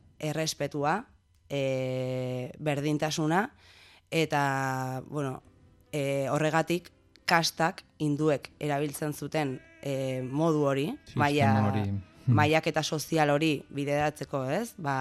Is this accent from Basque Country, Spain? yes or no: no; Pamplona, Navarre, Spain; born there; Ni Iruñan jaio nintzen, eta nire ama Gipuzkoarra da, nire aita indiarra da, eta ni Nafarra naiz.